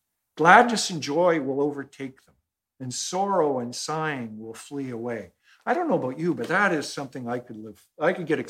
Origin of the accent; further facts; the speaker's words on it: Vancouver, British Columbia, Canada; When I was a kid, I grew up in Vancouver